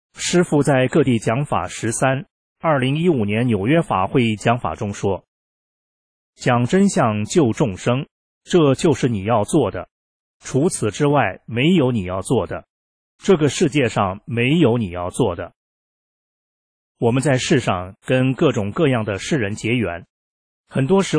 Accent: China; 我赶紧跟她说，我来自中国，告诉你一件在中国发生的事情。

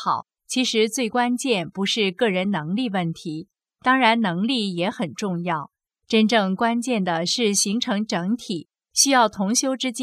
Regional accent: China; moved away as an adult; now in France; 但是我在中国大陆长大，从小就被灌输的是，害人之心不可以有，防人之心不可无。到法国五年后，我才慢慢发现自己的思维和法国人的不一样

